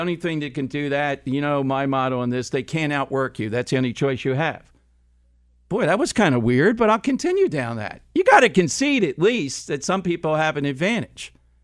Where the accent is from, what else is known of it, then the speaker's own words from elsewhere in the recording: Philadelphia, Pennsylvania, United States; I grew up in South Philly. I think that was the greatest education in the world.